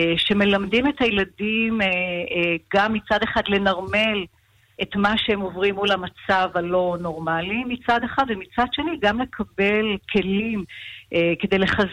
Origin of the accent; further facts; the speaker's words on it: Sderot, Southern District, Israel; משפחתי גרה בסדרות, אני נולדתי וגדלתי בסדרות.